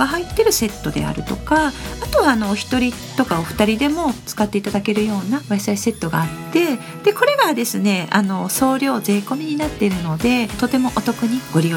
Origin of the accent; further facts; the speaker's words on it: Hatsukaichi, Hiroshima, Japan; そういった食品を生まれ育った広島廿日市で広げていく活動したいっていう思いで立ち上げたっていうのがもう大元のところですね。